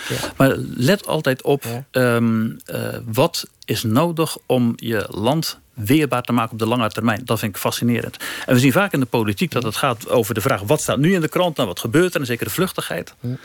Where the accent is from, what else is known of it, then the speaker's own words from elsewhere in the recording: Netherlands; Ik ben gewoon een Nederlander die zijn werk doet.